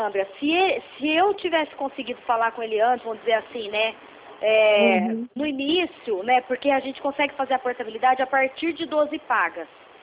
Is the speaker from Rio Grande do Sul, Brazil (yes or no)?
no; Pirassununga, São Paulo, Brazil; Eu sou de Pirassununga